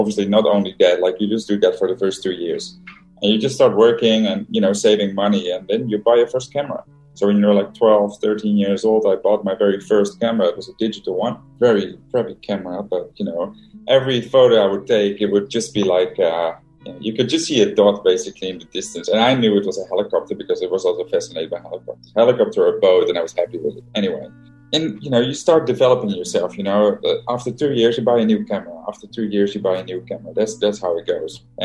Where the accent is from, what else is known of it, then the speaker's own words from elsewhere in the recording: Den Helder, North Holland, Netherlands; I'm originally from Den Helder, which is the only Navy town in Holland. It's the only Navy base in Holland. So, you know, it's completely surrounded by water.